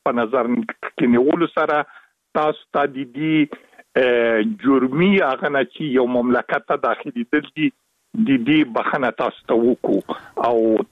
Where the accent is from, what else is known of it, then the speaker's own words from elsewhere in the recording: Afghanistan; لیکن وجدان مې اجازه نه راکوله چې زمونږ وطن د شوروي سرو پوځونو لخوا ځنې اشغال بي او زه په قرار باندې کینم